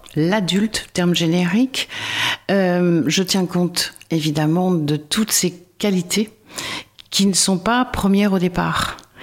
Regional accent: Poitiers, Nouvelle-Aquitaine, France; born there; now in La Rochelle, France; Je suis née à Poitiers, par ailleurs.

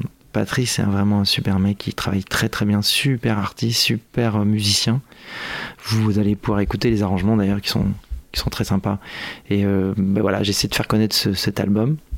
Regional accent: Limoges, Nouvelle-Aquitaine, France; Limoges, c'est mes parents qui habitent à Limoges. Moi, je suis originaire de Limoges, donc j'y vais aussi de temps en temps.

